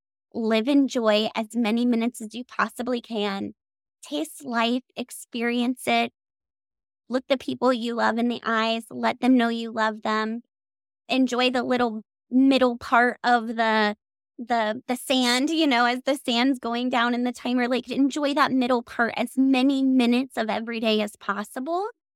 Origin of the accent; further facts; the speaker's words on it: Columbus, Ohio, United States; we're both from the Columbus, well, near Columbus area.